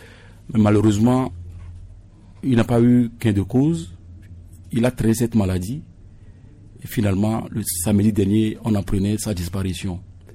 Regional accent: Togo; born there; certains diront que peut-être pourquoi je suis né au Togo

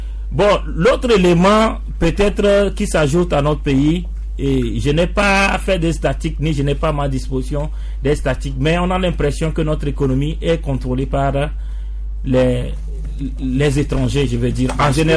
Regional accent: Togo; Maintenant, quelle est notre responsabilité en tant que Togolais en face de cela?

